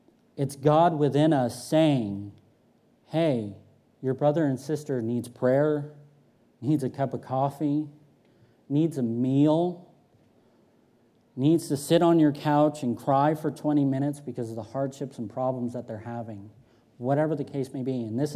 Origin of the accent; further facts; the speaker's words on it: California, United States; also born or lived in New York; I was born in New York and raised in Northern California, and I was in a little tiny redneck town full of a bunch of cowboys and roughnecks.